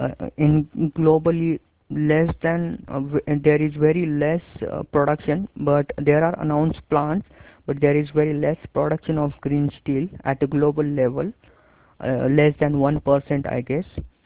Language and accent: English; India; and I'm from India.